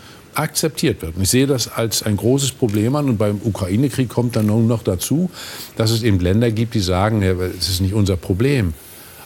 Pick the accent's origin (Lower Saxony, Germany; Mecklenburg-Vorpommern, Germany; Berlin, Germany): Mecklenburg-Vorpommern, Germany; Ich komme nicht aus Nordrhein-Westfalen, sondern aus Mecklenburg-Vorpommern.